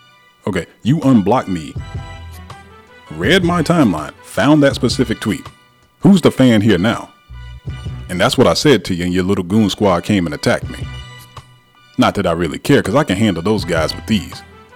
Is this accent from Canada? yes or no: no; the South, United States; I'm a dude from the South.